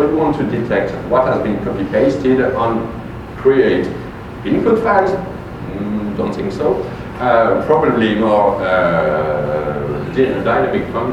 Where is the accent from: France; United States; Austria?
France; accent: French; English is a second language; you will have to deal with my French accent.